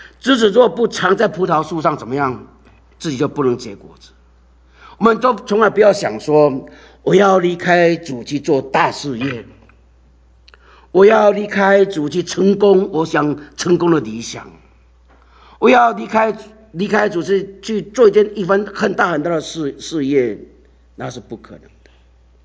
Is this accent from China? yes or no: no; Taiwan; 我长大的时候，我在乡下长大的，在台湾的时候，我家养猪。